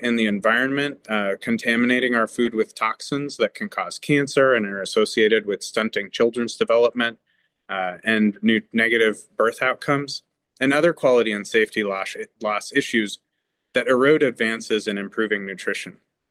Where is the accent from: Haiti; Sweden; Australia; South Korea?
Haiti; also born or lived in Washington State; now in United States; a research professor here at Kansas State University. I was born in Haiti and grew up in rural Haiti and Washington State here in the U.S.